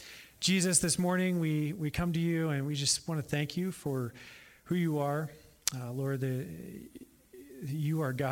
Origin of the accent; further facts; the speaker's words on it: Placerville, California, United States; also born or lived in San Francisco Bay Area; I grew up mostly here in Placerville. My family moved up from the Bay when I was about 4